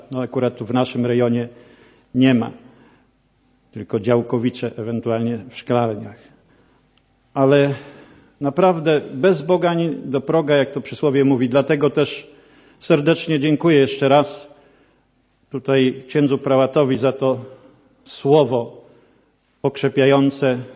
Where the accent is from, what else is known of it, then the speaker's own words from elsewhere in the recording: Łódź Voivodeship, Poland; pochodzę akurat z terenu rolniczego, spod Łodzi, gdzie nazywają tam wszystkich badylarzami